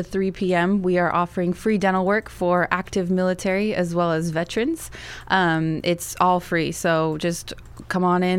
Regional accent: Arizona, United States; I'm from Arizona originally.

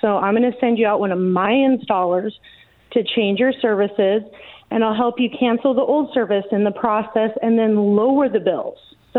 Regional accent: Roseburg, Oregon, United States; it's a local Roseburg number because I'm from Roseburg

